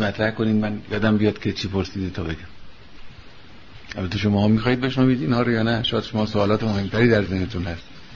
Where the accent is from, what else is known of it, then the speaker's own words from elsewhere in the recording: Tabriz, East Azerbaijan, Iran; البته پدرم ترک زبان بود، ما اصلا تبریزی هستیم، یعنی پدرم اهل تبریز و خامنه است. مادرم فارس زبان بود و ما هم با زبان فارسی هم با زبان ترکی از بچگی به این ترتیب آشنا شدیم.